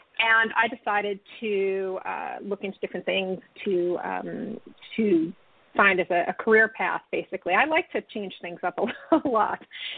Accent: New York, United States; I was from Long Island originally. And so I used to live in the suburbs as well.

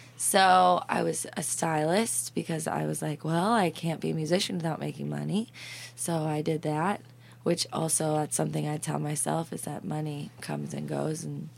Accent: Santa Barbara, California, United States; her and I grew up in Santa Barbara together, which is, like, really weird.

